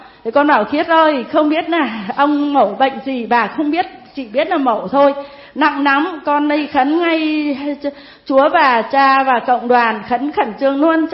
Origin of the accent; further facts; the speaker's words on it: Kim Sơn, Ninh Binh, Vietnam; Bây giờ quê tôi ở mãi cái Kim Sơn cơ.